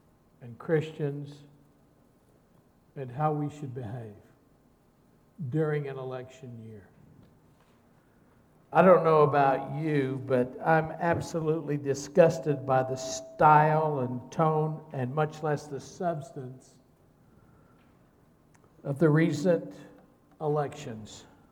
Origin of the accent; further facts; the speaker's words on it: United States; And last Tuesday, as an American citizen, I exercised one of my rights, and I voted.